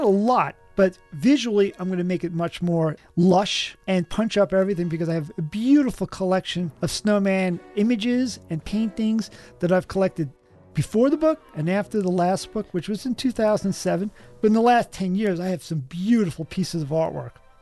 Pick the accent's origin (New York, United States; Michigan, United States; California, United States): New York, United States; New York City; Yeah, you just described my home. It's where I grew up in New York City.